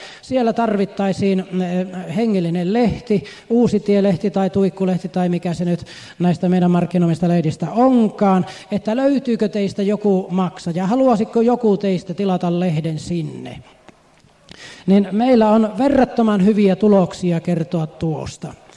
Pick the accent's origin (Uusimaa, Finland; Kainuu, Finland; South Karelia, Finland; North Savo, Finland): South Karelia, Finland; Lappeenranta; te olette todella pohjalaisia ja meidän karjalaisten pitää hävetä. Siis meillä Lappeenrannassa, kun oli vastaava tilaisuus nyt viikko sitten